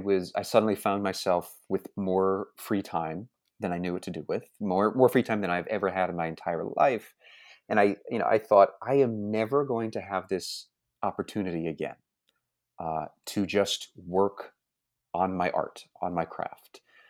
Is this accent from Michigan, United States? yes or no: yes; Okemos, Michigan, United States; I'm from Okemos, which is a suburb of Lansing.